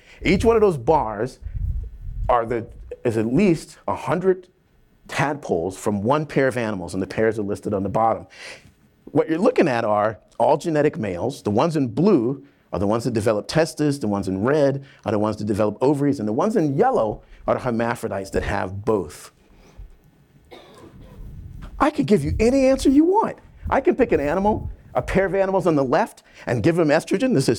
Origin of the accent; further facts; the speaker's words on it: South Carolina, United States; What's more, as I grew up in South Carolina